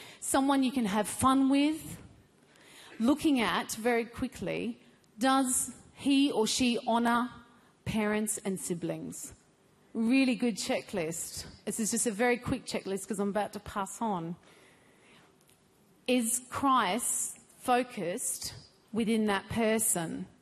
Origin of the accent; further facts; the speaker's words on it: Melbourne, Victoria, Australia; I'm from Melbourne